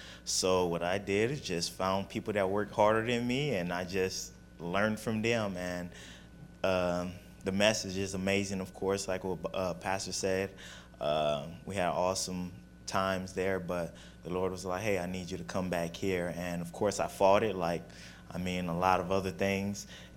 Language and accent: English; Immokalee, Florida, United States; I'm from the village. I'm from Immokalee.